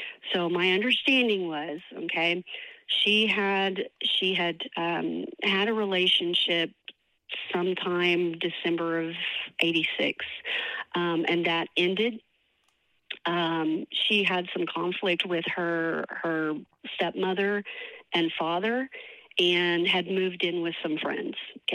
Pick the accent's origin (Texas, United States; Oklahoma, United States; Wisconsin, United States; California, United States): Oklahoma, United States; Oklahoma City; This is where I live. This is where, I grew up. My mother, my siblings, we grew up here in Oklahoma City.